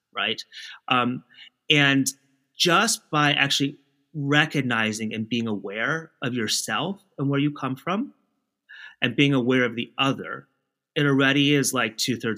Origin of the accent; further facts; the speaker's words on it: California, United States; I mean, I'm Chinese American. I am from California. My parents are from Taiwan. I grew up in the States.